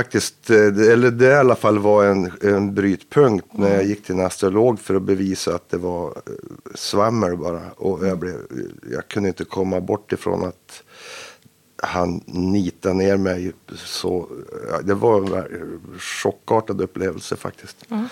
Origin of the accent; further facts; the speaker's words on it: Norrland, Sweden; Jag är ju lite grann utifrån, jag är uppe från Norrland som ni har.